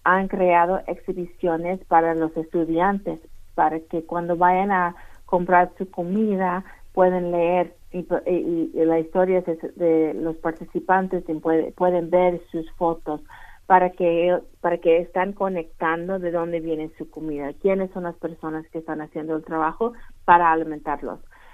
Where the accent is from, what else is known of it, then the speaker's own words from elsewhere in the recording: Ohio, United States; lo lanzamos aquí en Ohio, donde vivo, aquí en el condado de donde soy.